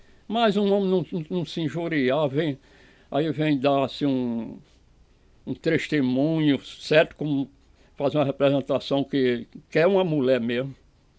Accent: Lagoa de Serra, Brazil; born there; eu não vou para Belém, porque eu nasci aqui em Lagoa de Serra. Minha vida é com cavalo, é com gado, e é o que eu gosto na minha vida.

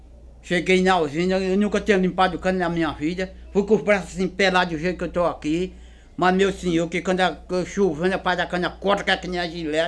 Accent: Rio Tinto, Paraíba, Brazil; Na minha infância, que eu vim de Rio Tinto

